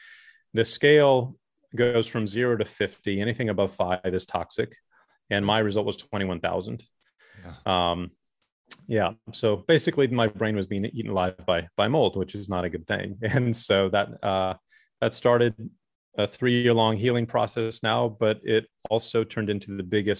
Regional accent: Texas, United States; growing up in Texas, it's Tex-Mex, queso and margaritas and, you know, all of those types of foods that I'd loved and lived on.

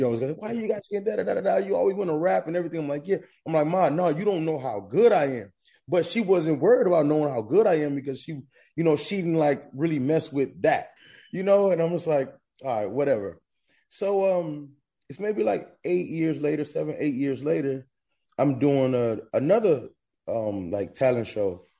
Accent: Long Beach, California, United States

